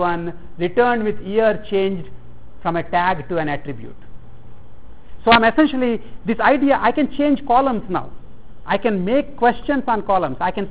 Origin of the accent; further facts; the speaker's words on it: India; first language Telugu; English is a second language; until then my education was in Telugu, which is my mother tongue.